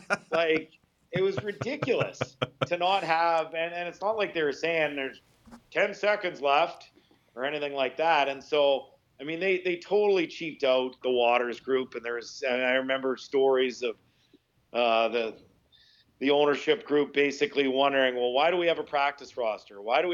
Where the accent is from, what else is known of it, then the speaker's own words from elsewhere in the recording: Edmonton, Alberta, Canada; now in Ottawa, Canada; I mean, growing up in Edmonton, I don't ever remember any good Ottawa football teams.